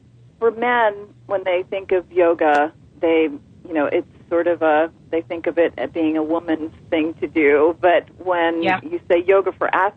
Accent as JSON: {"language": "English", "region": "New Jersey", "country": "United States", "said": "I'm from Jersey, so I, you know, it's sort of Yaz."}